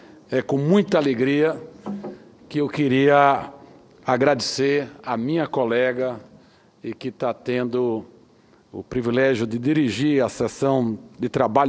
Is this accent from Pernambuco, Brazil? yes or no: yes; Petrolina, Pernambuco, Brazil; Evento ainda mais especial para mim por ter sido realizado em Petrolina, minha cidade natal.